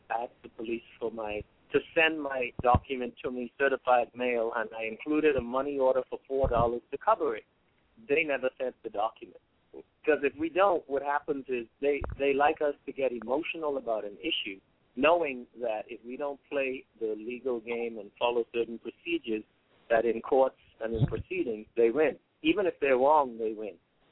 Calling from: New York, United States; Hi, Gina. I'm calling from New York.

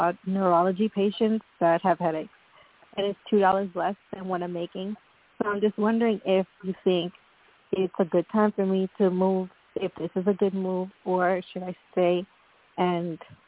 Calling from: New York, United States; I'm calling from New York.

